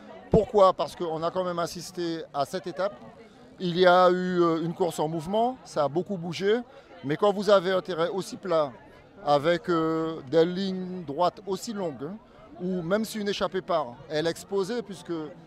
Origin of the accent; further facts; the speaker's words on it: French Guiana; je suis Guyanais